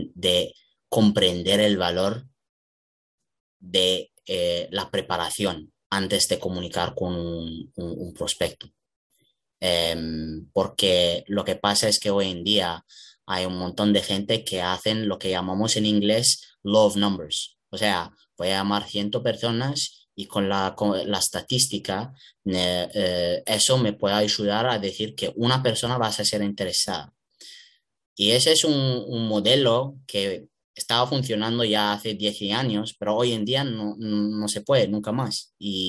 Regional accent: Milan, Lombardy, Italy; Spanish is a second language; Pues yo soy italiano de Milano y yo desde que fui pequeño quería ser un footballer.

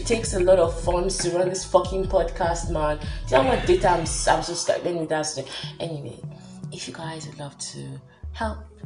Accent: Nigeria; And I love being Nigerian sometimes, but realistically, I don't want to die right now.

